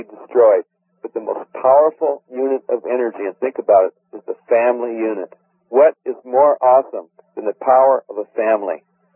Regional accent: United States; America is a very dear country to me, being an American.

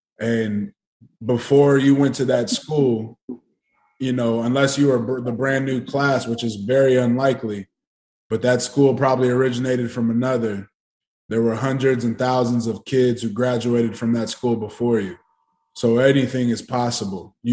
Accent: West Coast, United States; I'm from the West Coast where it originated. My cousins, they were involved in that. I grew up around that.

